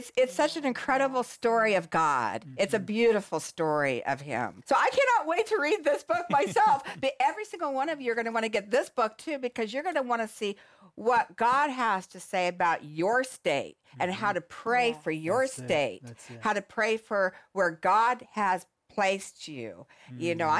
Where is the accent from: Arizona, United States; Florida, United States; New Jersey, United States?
Arizona, United States; Phoenix; I'm born and raised in Phoenix, Arizona. A lot of great people have come out of Phoenix, if I don't say so myself.